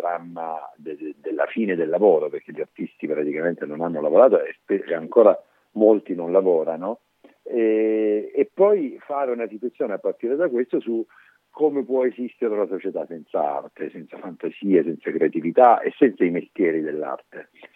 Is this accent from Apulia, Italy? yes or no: yes; Apulia, Italy; io sono salentino come lui